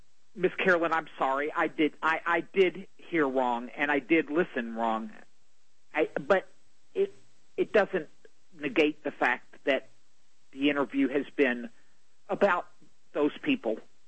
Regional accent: Germany; I lost people and I lost family in the Holocaust. We came from Germany.

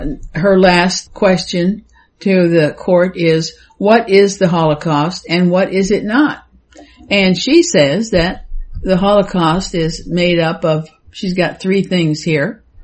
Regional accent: United States; I, as an American, don't know what it's like to be born and grow up in a country that is putting out this kind of propaganda

